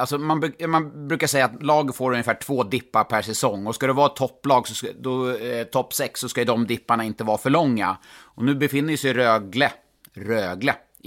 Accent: Stockholm County, Sweden; also born or lived in Värmland; det borde vara svårare för mig som halvt värmlänning, helt stockholmare tänkte jag säga

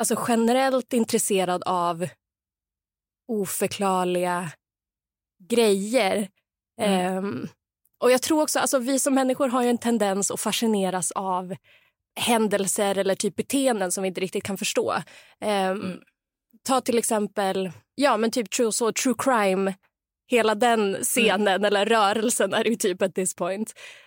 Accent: northern Sweden, Sweden; now in Stockholm, Sweden; Nej, jag är inte från Stockholm. Jag är från norra Sverige.

